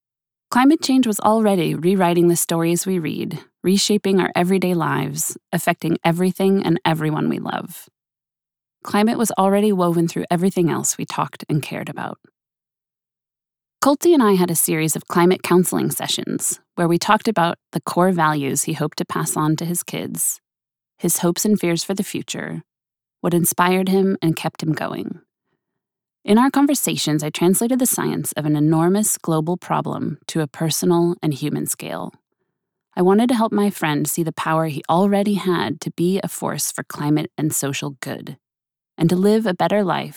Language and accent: English; Sonoma, California, United States; Pinot Noir grapes around my hometown of Sonoma